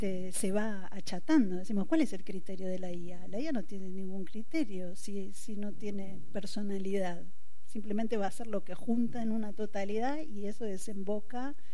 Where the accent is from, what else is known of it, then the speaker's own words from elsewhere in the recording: Argentina; now in Spain; Yo me acuerdo cuando era chica en Argentina y leíamos las traducciones que nos venían de acá